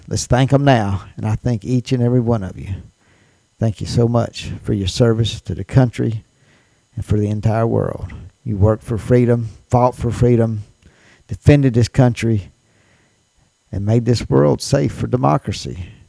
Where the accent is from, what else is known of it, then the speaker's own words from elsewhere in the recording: Tupelo, Mississippi, United States; Last week, I told you about one of the World War II veterans is one of the residents right here in my hometown in Tupelo, Bill Webb.